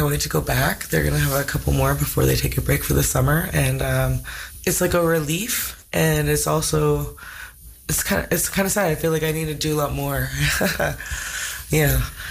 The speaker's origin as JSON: {"language": "English", "town": "Dease Lake", "region": "British Columbia", "country": "Canada", "tie": "born or raised there", "lives_now": "Whitehorse, Canada", "said": "I grew up there most of my life. I moved back there a couple years ago to try and make it back in the hometown for a bit, and now I'm here in Whitehorse"}